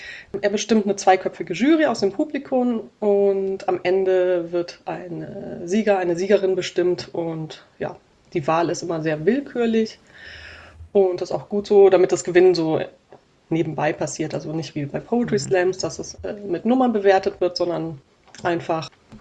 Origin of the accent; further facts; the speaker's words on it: Baden-Württemberg, Germany; in meiner Heimatstadt im Schwarzwald